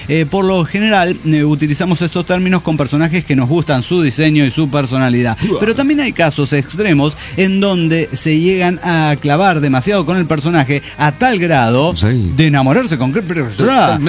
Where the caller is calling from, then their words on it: Veracruz, Mexico; de Puerto Veracruz.